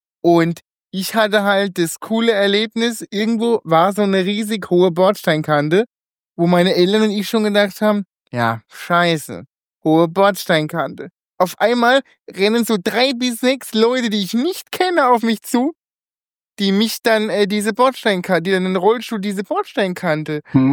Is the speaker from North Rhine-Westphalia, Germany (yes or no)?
no; Karlsruhe, Baden-Württemberg, Germany; Ich komme ja aus Karlsruhe und also bin ich geboren und bin ich nicht weit weg davon.